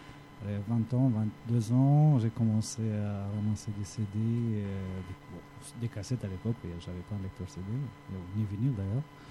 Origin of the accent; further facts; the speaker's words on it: Romania; French is a second language; moved away as an adult; also born or lived in Greece; Bon, j'ai continué ça jusqu'à 18 ans, peut-être 20 ans, et à 20 ans, quand j'ai quitté la Roumanie, et Fulgar, évidemment, avec mon premier salaire en Grèce